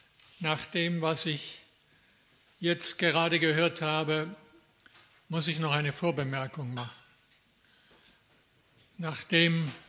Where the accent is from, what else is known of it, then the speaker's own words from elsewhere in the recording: Schwäbisch Hall, Baden-Württemberg, Germany; Ich bin in Schwäbisch Hall aufgewachsen